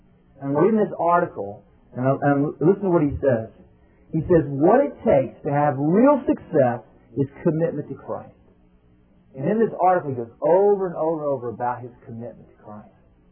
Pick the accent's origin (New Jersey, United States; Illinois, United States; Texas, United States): Texas, United States; You know, I grew up in Texas, and a big Dallas Cowboys fan.